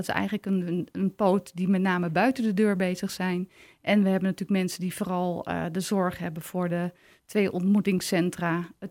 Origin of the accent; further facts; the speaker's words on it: Vreeswijk, Utrecht, Netherlands; Oorspronkelijk kom ik uit de regio Utrecht, uit Vreeswijk, wat eigenlijk kort daarna Nieuwegein werd. Een van de grote groeigemeenten in de jaren 70.